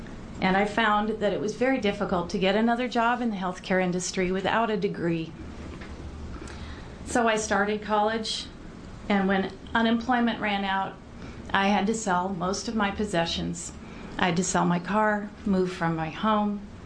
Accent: Wilsonville, Oregon, United States; I am from Wilsonville.

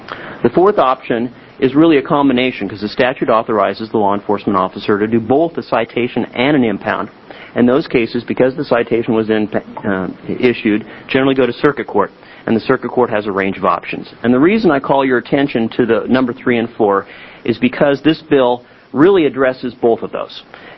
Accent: Oregon, United States; I'm a lawyer from Lincoln County.

